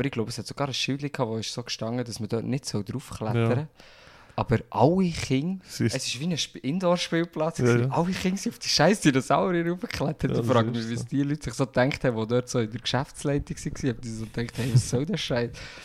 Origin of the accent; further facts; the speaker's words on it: Burgdorf, Bern, Switzerland; Also ich kann mich noch erinnern, dass einfach bei uns in Burgdorf hat's auch so eine Kinderecke gehabt